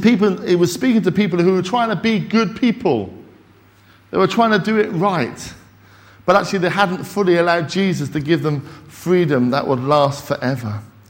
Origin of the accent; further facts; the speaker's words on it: Scotland, United Kingdom; also born or lived in Peru; And I'm Scottish, you know.